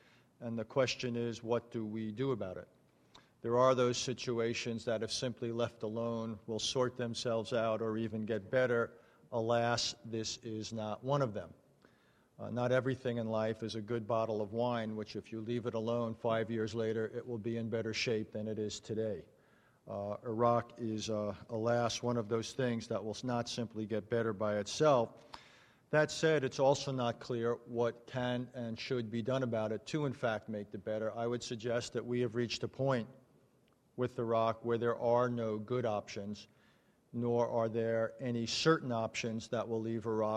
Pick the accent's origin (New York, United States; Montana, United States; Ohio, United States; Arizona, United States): New York, United States; Brooklyn; born there; This is my first time here, though I was born in Brooklyn.